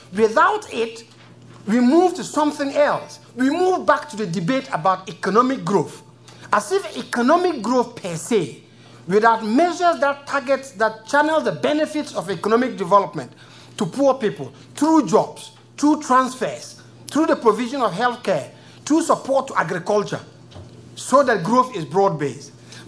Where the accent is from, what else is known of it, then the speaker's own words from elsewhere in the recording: Kenya; I'm coming from Kenya, and our constitutional debate is being held hostage around a debate on a very carefully formulated, you know, exceptionalist clause on safe abortion.